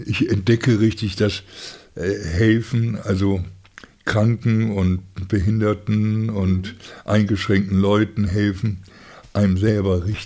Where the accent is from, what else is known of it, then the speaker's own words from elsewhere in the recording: Bremen, Germany; Ich bin ja hier in Bremen aufgewachsen, ich bin hier geboren